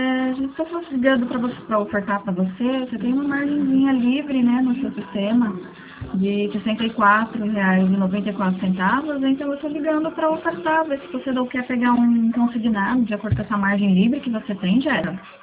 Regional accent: Santa Bárbara d'Oeste, São Paulo, Brazil; eu sou de Santa Bárbara

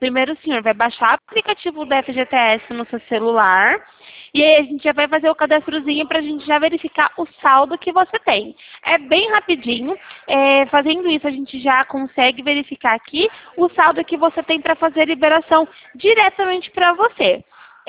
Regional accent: Campinas, São Paulo, Brazil; Eu sou de Campinas.

